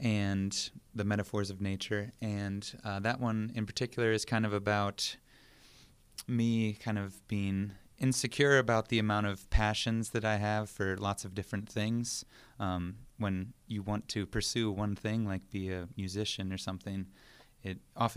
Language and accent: English; Moon Township, Pennsylvania, United States; So I grew up in Moon Township out by the airport, about 20 minutes from the city.